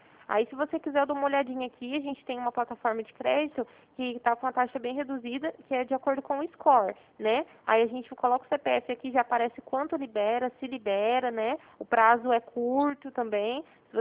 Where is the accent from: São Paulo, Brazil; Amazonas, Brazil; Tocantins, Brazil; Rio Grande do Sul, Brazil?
São Paulo, Brazil; Ribeirão Preto; Eu sou de Ribeirão Preto.